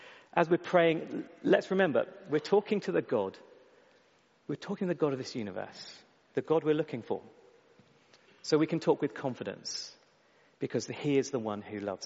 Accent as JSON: {"language": "English", "country": "United Kingdom", "said": "We're not born Christians. We're not Christians because we're British."}